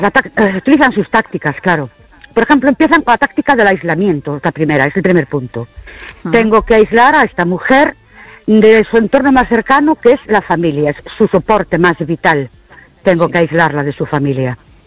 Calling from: Ourense, Galicia, Spain; de Orense.

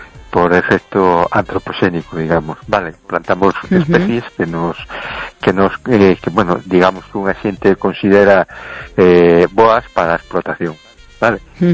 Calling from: A Coruña, Galicia, Spain; de Coruña. ¿Qué tal estamos?

